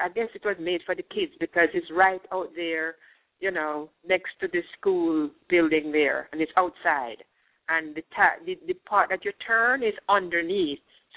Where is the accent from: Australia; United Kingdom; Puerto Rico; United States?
United Kingdom; We're British, you know, so it's tea and sandwich.